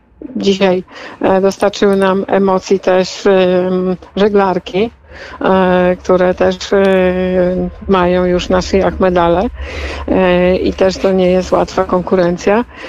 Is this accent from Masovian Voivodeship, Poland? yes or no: yes; Nowy Dwór Mazowiecki, Masovian Voivodeship, Poland; reprezentuje Nowy Dwór Mazowiecki, czyli moje rodzinne miasto.